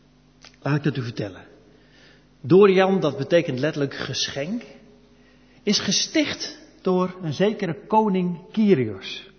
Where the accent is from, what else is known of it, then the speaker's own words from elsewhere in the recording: Sliedrecht, South Holland, Netherlands; Of over Sliedrecht, waar ik vandaan kom.